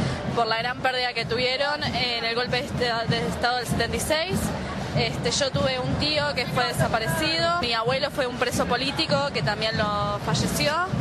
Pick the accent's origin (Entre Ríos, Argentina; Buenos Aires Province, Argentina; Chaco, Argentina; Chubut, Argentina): Buenos Aires Province, Argentina; Avellaneda; tengo 15 años y soy de Avellaneda.